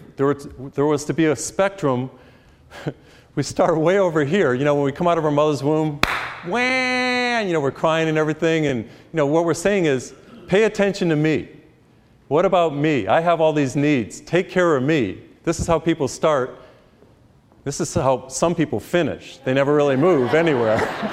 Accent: United States; You know, I grew up in our culture. I grew up in the United States, and I'm very familiar with what our culture aggrandizes.

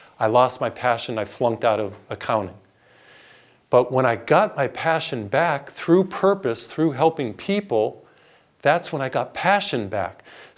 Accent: Massachusetts, United States; born or raised there

